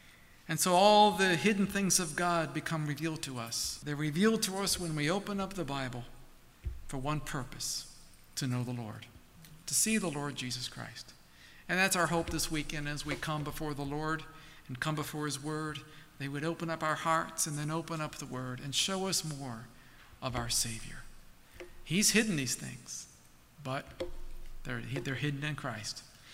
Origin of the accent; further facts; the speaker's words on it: Baltimore, Maryland, United States; accent: Baltimore; I don't know, with my Baltimore accent, I don't know if you're going to be able to understand me